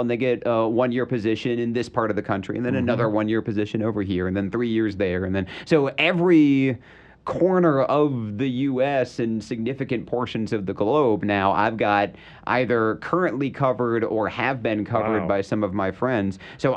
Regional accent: Michigan, United States; the first two hurricanes sort of that made it into my mind as a young kid growing up in Michigan, which has nothing to worry about ever from hurricanes.

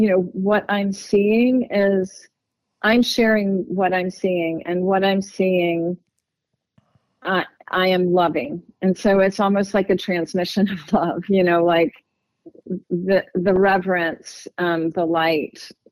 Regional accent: the South, United States; I grew up in the South, and this landscape really, really speaks so deeply to me.

